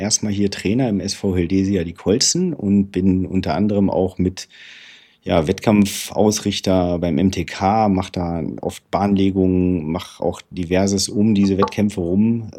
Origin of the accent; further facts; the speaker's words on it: Neustadt am Rübenberge, Lower Saxony, Germany; Ich stamme ursprünglich aus Neustadt am Rübenberge